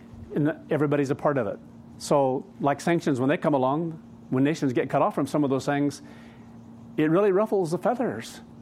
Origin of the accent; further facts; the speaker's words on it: Kansas, United States; I think of growing up in Kansas and as a very young person out there building whatever it was for, if it was fencing for cattle or fencing for sheep